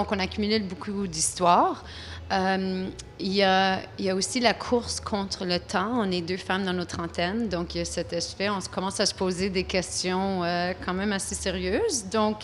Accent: Timmins, Ontario, Canada; born there; je suis née à Timmins, Ontario en 1983.

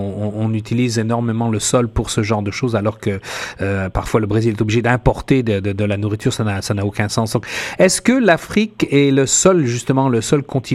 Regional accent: France; comme tu le sais, je suis originaire de France

